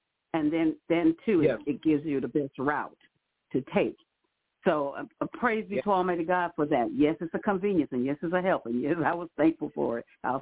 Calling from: St. Petersburg, Florida, United States; calling from St. Petersburg, Clearwater, Florida.

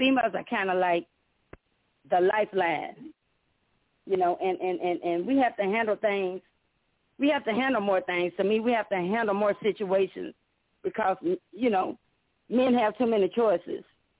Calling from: Nashville, Tennessee, United States; I'm calling from Nashville, Tennessee.

